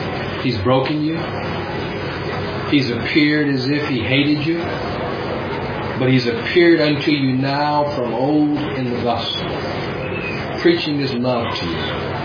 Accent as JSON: {"language": "English", "country": "United States", "said": "And as an American, I have to make sure that I'm gracious and I'm kind."}